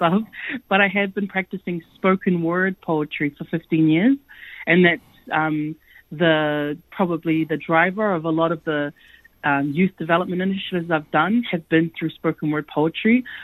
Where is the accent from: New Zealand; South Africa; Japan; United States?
New Zealand; especially being part of the diaspora, which I am part of, as a Samoan person that grew up and was born and raised in New Zealand.